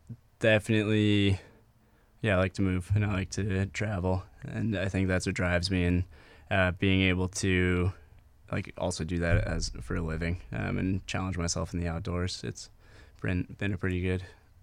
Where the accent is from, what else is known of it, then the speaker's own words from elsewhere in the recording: Massachusetts, United States; my parents met in Montana, and then I grew up in Massachusetts.